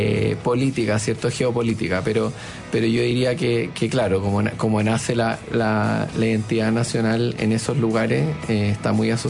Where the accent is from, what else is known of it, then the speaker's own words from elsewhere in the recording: Santiago Metropolitan, Chile; born there; Yo nací cerca de Win, hoy día es menos rural que antes, pero tiene muchos pueblitos, localidades cercanas a Santiago. Yo no venía a Santiago, yo no me consideraba parte de Santiago, iba a Santiago, vine a estudiar a Santiago todos los primeros años de la carrera.